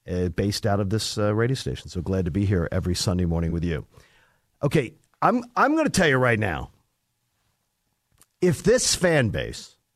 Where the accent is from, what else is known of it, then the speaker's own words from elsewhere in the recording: Northeast, United States; Because growing up in the Northeast, I can tell you, I remember when there was no Red Sox Nation.